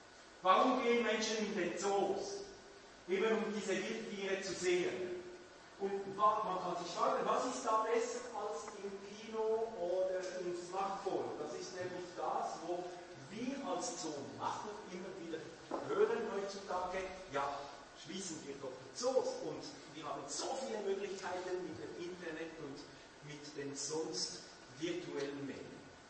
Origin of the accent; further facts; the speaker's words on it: Romandy, Switzerland; first language French; German is a second language; Ich komme aus dem Westpart der Schweiz und dort spricht man Französisch, so bitte um Nachsicht für mein schlechtes Deutsch.